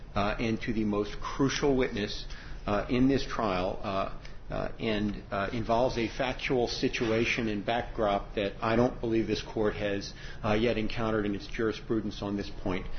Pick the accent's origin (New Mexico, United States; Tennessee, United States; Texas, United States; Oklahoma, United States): New Mexico, United States; Albuquerque; I am from Albuquerque, New Mexico